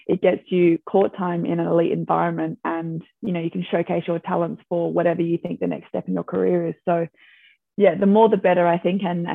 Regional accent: Australia; I wasn't Scottish.

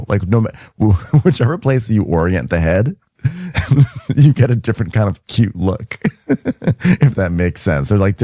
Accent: South Africa; Yeah, I lived in South Africa my whole life. You're going to take me back to my home country?

